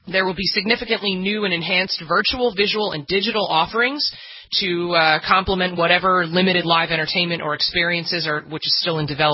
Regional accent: New York, United States; which I don't recommend as a New Yorker, I do not recommend it.

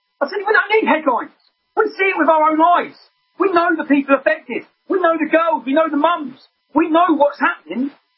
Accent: England, United Kingdom; And they had a group in my hometown called Al-Mujahideen, Omar Bakri, Abu Hamza. Their base was in my town. And they were promoting, and I was so gobsmacked. As a 21-year-old young English lad

